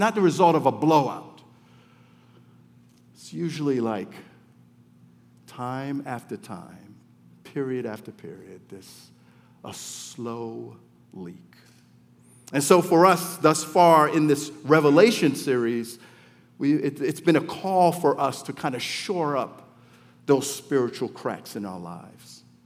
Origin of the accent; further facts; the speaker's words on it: New York, United States; I'm from up north, I'm from New York